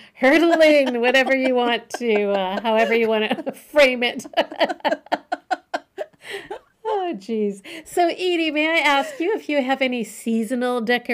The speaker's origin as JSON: {"language": "English", "country": "Canada", "lives_now": "China", "said": "since I am Canadian"}